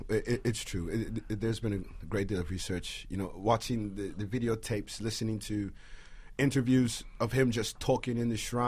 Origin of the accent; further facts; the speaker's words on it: Atlanta, Georgia, United States; Yeah, I grew up in Atlanta.